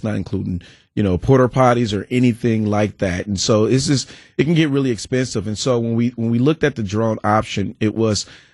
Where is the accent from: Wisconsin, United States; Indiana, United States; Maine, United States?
Wisconsin, United States; I'm from Wisconsin.